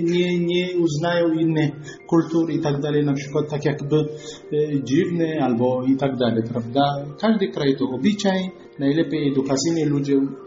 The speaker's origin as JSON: {"language": "Polish", "country": "Ethiopia", "lives_now": "Poland", "said": "jestem lekarzem, pochodzę z Etiopii, czyli jestem Polakiem pochodzenia etiopskiego."}